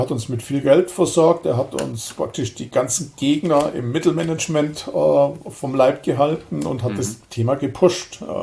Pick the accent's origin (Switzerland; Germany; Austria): Germany; Lindau, Bavaria; Also ich bin ja aus Lindau, wohne in Lindau am Bodensee und das ist einfach schön.